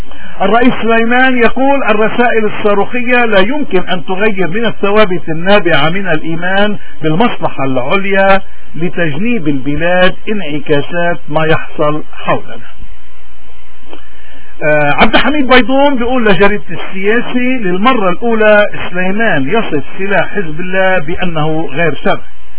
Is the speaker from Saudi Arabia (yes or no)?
no; Lebanon; نحن كلبنانيين